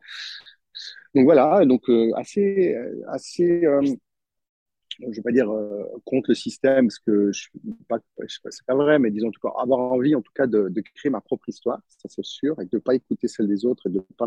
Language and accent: French; Montreux, Vaud, Switzerland; j'ai grandi en Suisse, dans une petite ville, la petite ville de Montreux, une petite ville de 20 000 habitants. Donc, c'était une ville, un grand village, on va dire, où je connais un peu tout le monde.